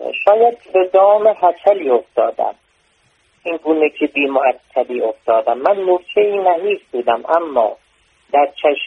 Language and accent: Persian; Darab, Fars, Iran; من اصالتا فارسی هستم، دارام.